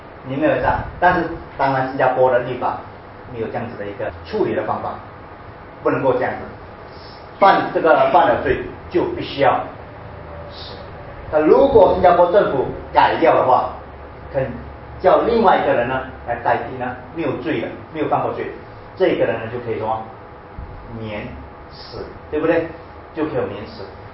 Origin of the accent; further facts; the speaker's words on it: China; 那当然，这个时候我们想到我们中国人了